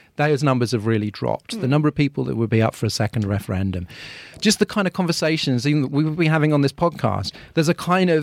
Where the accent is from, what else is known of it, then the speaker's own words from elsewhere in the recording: London, United Kingdom; And for me, as a Londoner, you know, I think Sadiq Khan has done a great deal